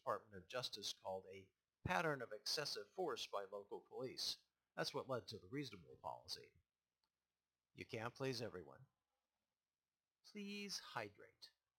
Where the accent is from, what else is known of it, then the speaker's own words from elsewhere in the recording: United States; Is there something about a Canadian apology that I don't understand because I'm American?